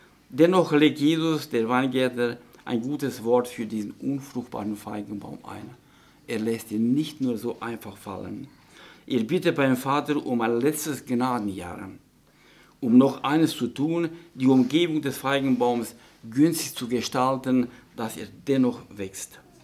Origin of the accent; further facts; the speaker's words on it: Sibiu, Sibiu County, Romania; In meiner alten Heimat, ich komme aus der Gegend von Hermannstadt, also ganz weg von da.